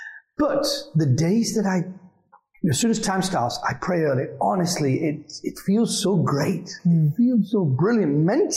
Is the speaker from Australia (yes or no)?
no; Jammu and Kashmir, India; So, in our kind of culture, I'm from Kashmir, yeah?